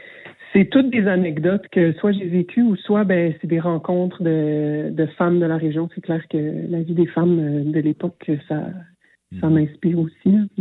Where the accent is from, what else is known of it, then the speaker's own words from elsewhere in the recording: Montreal, Quebec, Canada; also born or lived in Lanaudière; Tu sais, j'ai grandi à Montréal, puis j'ai rapidement fait en sorte de passer mes étés, mes temps libres, de me trouver des jobs à l'extérieur de la ville